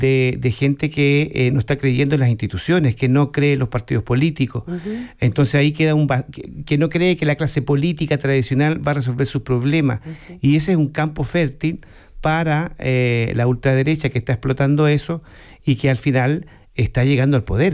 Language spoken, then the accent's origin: Spanish; Chile; moved away; Yo vengo de Chile, ¿no? Entonces, hay verano, 100% verano, digamos, como aquí hay 100% invierno.